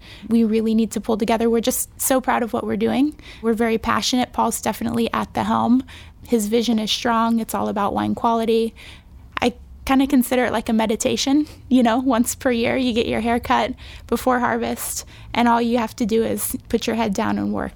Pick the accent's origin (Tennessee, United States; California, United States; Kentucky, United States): California, United States; Healdsburg; I grew up in Healdsburg, California, in Sonoma County. So it was just really a way of life.